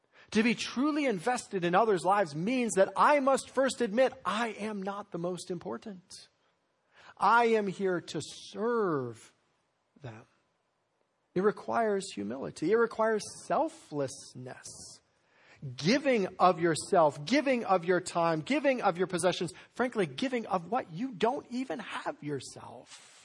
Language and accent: English; Colorado, United States; I think of a couple older men in the church that I grew up in Colorado